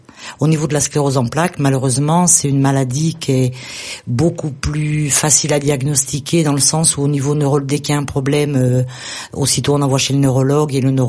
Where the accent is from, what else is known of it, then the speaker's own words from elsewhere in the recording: Parisot, Occitanie, France; moi je suis originaire de Parisot